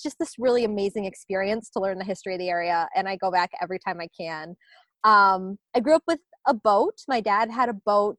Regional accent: Sault Ste. Marie, Michigan, United States; But growing up in the Sioux, there was a whole section of town that closed down in the winter.

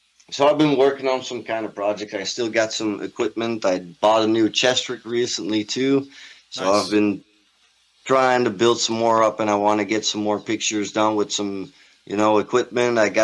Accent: Netherlands; English is a second language; I'm still European. I'm, I'm Dutch from English words are not always that easy for me.

